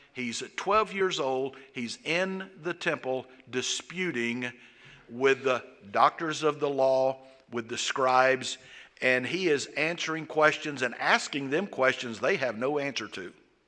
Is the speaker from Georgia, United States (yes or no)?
yes; Georgia, United States; Now, I mean, I know I'm from South Georgia, but I kind of know what in the act means.